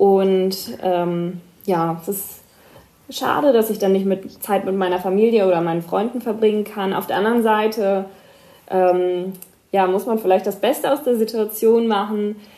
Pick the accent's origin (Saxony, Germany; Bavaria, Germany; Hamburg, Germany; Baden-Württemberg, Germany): Hamburg, Germany; fliegen wir zweimal nach Hamburg und zurück, also in meine Heimatstadt.